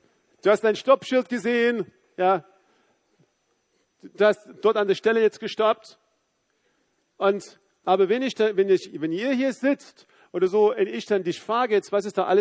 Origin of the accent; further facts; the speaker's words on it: South Africa; now in Dresden, Germany; Südafrika. Ja, natürlich, ja. Wo ich herkomme.